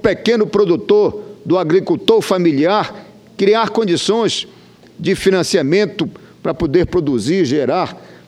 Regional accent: Pará, Brazil; Ainda lá no meu estado, na Ilha do Marajó, bem perto da região metropolitana, próximo de Belém

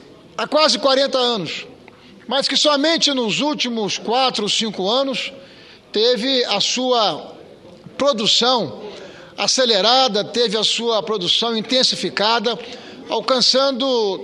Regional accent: Espírito Santo, Brazil; falo isso como capixaba, falo isso como senador que representa um estado produtor de petróleo

